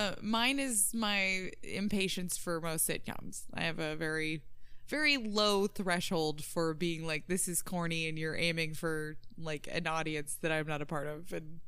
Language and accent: English; Midwest, United States; I'm from the Midwest.